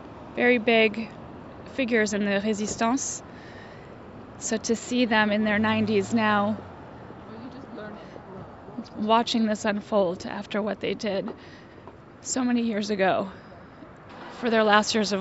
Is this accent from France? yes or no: yes; Paris, Île-de-France, France; now in Washington, D.C., United States; I'm from Paris originally. I live in Washington, D.C. now.